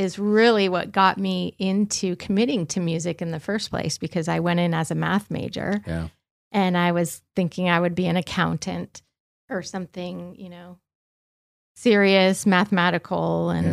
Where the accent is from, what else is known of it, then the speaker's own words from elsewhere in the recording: California, United States; I am from Sonoma County, California, which is the San Francisco Bay Area. It's the North Bay.